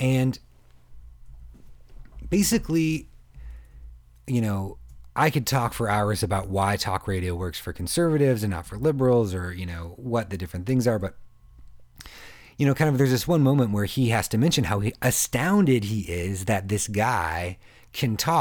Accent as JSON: {"language": "English", "country": "United States", "lives_now": "Minneapolis, United States", "said": "I think I'm an American artist in Minneapolis and not a Minneapolis artist. I'm like an American artist that chooses to live in Minneapolis and record in St. Paul."}